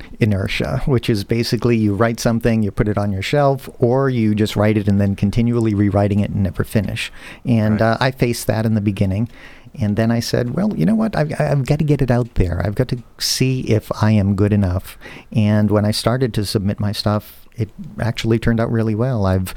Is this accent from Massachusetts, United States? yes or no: yes; Massachusetts, United States; born there; also born or lived in Northern California; This is my adopted city. I was born in Massachusetts, actually, so I'm a northerner.